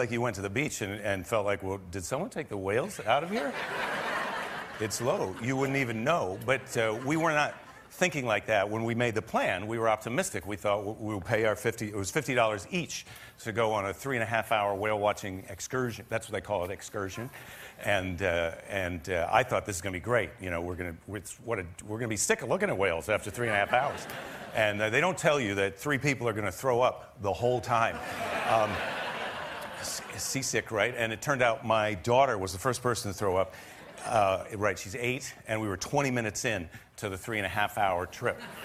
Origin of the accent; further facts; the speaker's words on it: Iowa, United States; because I'm from the Midwest, I'm from Iowa, where whale watching was not on the menu.